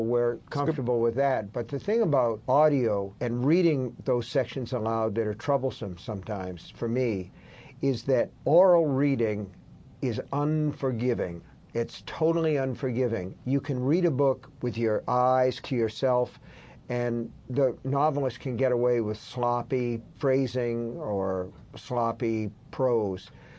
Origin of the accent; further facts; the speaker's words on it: Maine, United States; I'm from Maine. We've both written about our areas, and I think we wanted to find neutral ground.